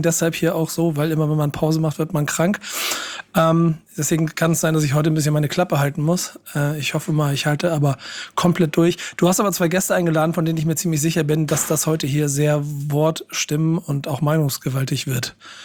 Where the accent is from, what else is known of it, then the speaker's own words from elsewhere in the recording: Hamburg, Germany; Ich bin Hamburger durch und durch.